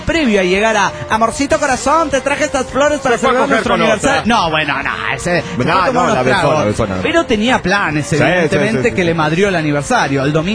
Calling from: Mexico City, Mexico; del DF mexicano.

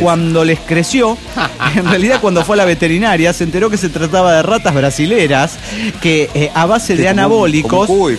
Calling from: Tijuana, Baja California, Mexico; de Tijuana.

